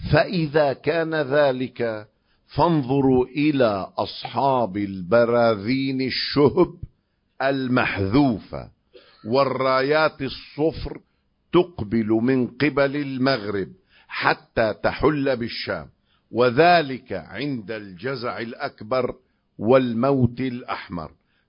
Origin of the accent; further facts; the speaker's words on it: Lebanon; وفي قرية عندنا بلبنان اللي هي من بلاد الشام